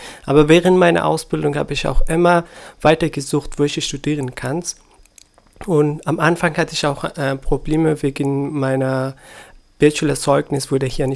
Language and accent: German; Afghanistan; German is a second language; moved away as an adult; now in Germany; Ich bin um 1990 bin ich in Afghanistan geboren und zur Schule gegangen und auch der Uni. Und im 2015, am Ende 2015, bin ich nach Deutschland als Geflüchteter hergekommen.